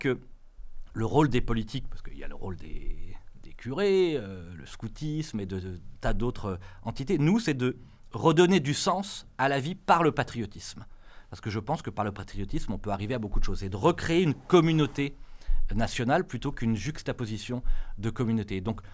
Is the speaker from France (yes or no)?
yes; France; qu'on appelle chez moi, dans la France rurale, le bon sens